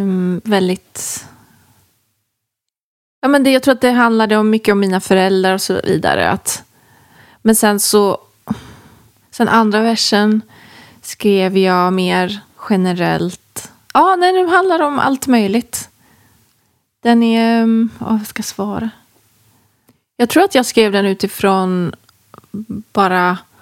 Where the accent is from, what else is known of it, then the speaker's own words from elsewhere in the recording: Gothenburg, Västra Götaland County, Sweden; Alltså där jag växte upp. Så jag brukar oftast när jag är i Göteborg promenera runt där med mina barndomsvänner.